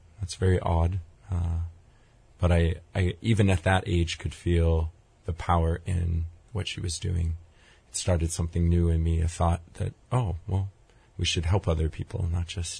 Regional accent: Los Alamos, New Mexico, United States; now in Hawaii, United States; I grew up in the mountains of New Mexico, Los Alamos, New Mexico.

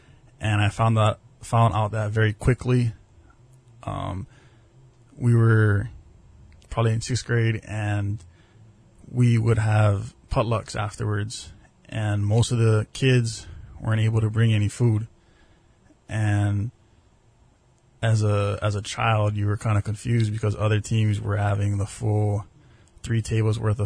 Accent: Kalihi, Hawaii, United States; Well, when I was younger, as you said, I was raised in Kalihi. So we would practice every day at Kalakaua District Park.

